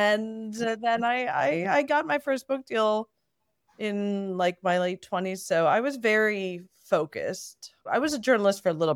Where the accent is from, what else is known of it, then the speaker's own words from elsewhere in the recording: Bethesda, Maryland, United States; Yeah, so I'm from the DC area. I grew up in Bethesda, Maryland, just like a hop, skip, and a jump from the DC line.